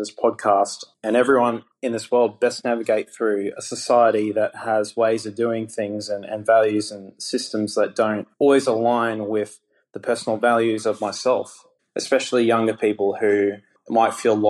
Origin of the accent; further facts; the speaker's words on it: Brisbane, Queensland, Australia; I'm from Australia. I'm from a city called Brisbane.